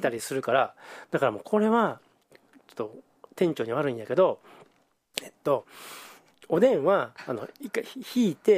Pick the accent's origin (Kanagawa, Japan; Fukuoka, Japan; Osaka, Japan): Osaka, Japan; 大阪出身だからそれは子供の頃に見に行ったりしてそれもなかなか大迫力でしたね